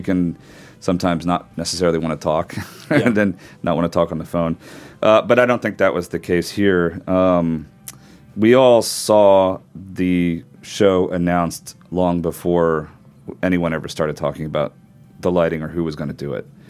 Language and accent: English; England, United Kingdom; now in United States; I grew up in England for the most part